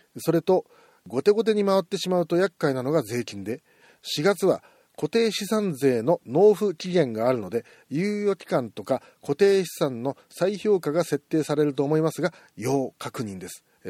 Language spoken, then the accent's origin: Japanese; Fukushima, Japan; 5年前の大震災では私たち福島県民に励ましをいただきありがとうございました。